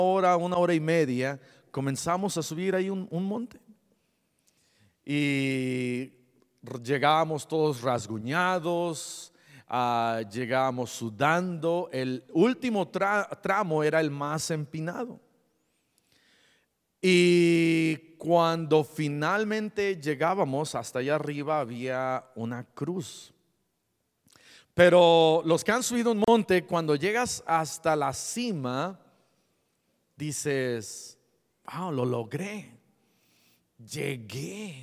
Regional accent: Iguala, Guerrero, Mexico; Yo crecí en Iguala, Guerrero.

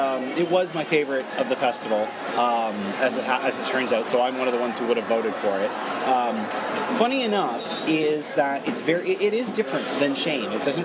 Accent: Toronto, Ontario, Canada; in my hometown of Toronto, Canada.

